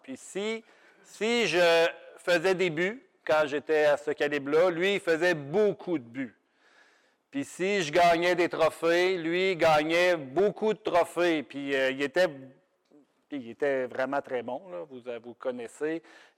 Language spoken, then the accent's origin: French; Sainte-Marie, Quebec, Canada; je suis natif de Sainte-Marie. j'ai grandi ici, puis plusieurs d'entre vous me connaissaient depuis que je suis tout jeune